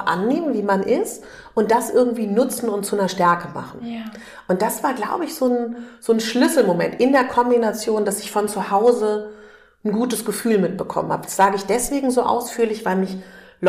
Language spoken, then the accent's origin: German; Berlin, Germany; ich komme aus Berlin.